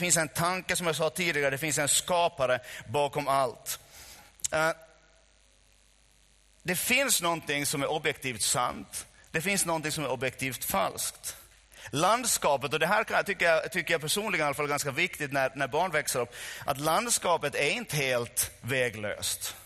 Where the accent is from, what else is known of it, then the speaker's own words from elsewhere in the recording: Finland; så märker jag ibland hur fattiga vi är som finländare.